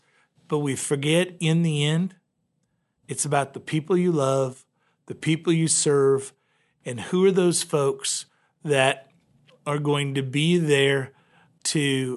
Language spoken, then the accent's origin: English; Missouri, United States; You know, my home state's Missouri